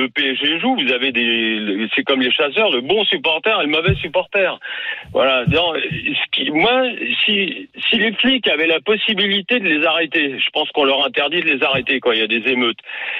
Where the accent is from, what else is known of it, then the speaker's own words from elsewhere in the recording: South-West France, France; moi je suis du Sud-Ouest